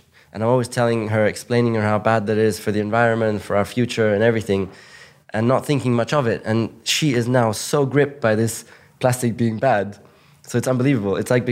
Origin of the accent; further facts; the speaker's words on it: Monaco; I grew up in Monaco, which is one of the richest places in the world. And it's like a kind of rich cocoon, you know?